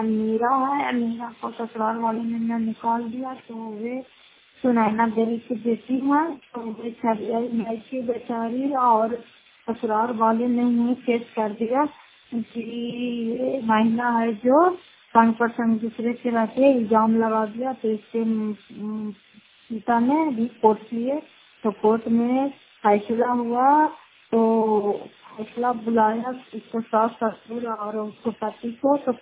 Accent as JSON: {"language": "Hindi", "town": "Fatehpur", "region": "Bihar", "country": "India", "said": "घर फतेहपुर पंचायत मस्कौसा जिला नालंदा कराकसरा ब्लॉक की निवासी हूँ।"}